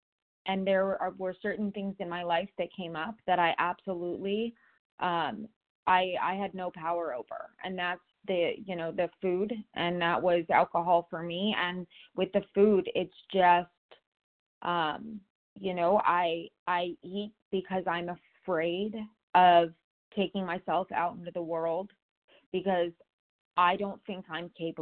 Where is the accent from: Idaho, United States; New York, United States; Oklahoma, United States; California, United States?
California, United States; I'm from Southern California